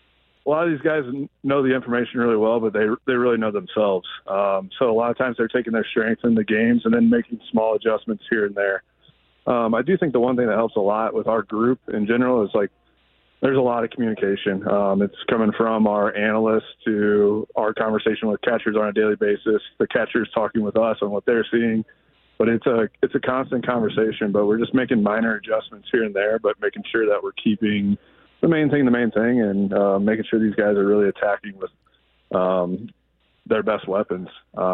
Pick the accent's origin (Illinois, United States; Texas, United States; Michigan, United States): Illinois, United States; Columbia; Born and raised, I say St. Louis because if I tell you Columbia, Illinois, you don't know where I'm at.